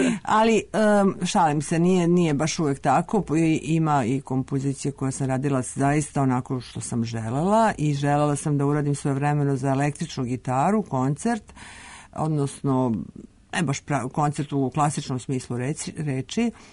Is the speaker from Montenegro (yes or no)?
no; Serbia; Uostalom, ja sam iz Srbije, mislim, ne mogu.